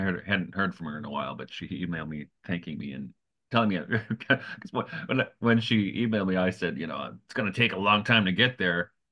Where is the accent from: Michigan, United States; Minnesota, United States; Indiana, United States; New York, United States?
Michigan, United States; Detroit; I'm from Detroit, man. That's how we talk.